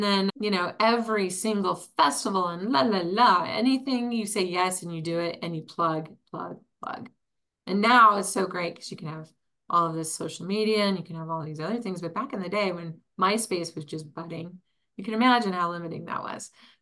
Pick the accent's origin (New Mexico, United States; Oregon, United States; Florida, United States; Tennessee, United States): New Mexico, United States; Taos; now in Colorado, United States; I miss the mountains. Growing up in Taos, I miss that. I miss the quiet rural area.